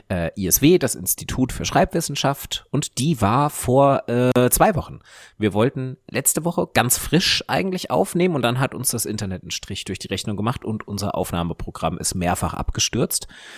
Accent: Hesse, Germany; es war so ein Wasser aus Hessen, aus meiner alten Heimat.

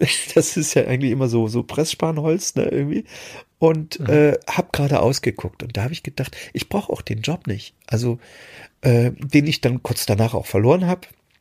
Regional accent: East Germany, Germany; meine alte Heimat, die DDR, verlassen habe, um im Westen zu gehen.

